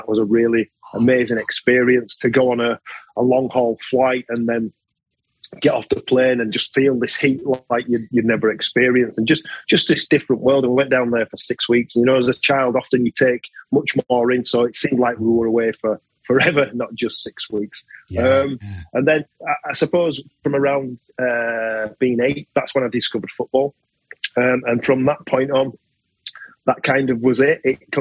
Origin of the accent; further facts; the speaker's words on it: Bradford, Yorkshire and the Humber, United Kingdom; I was a boy from Bradford. That's where I was born and raised in Bradford, to a black Caribbean dad and a white English mother. So my dad came over from a small island called Nevis in the Caribbean when he was 10 years old.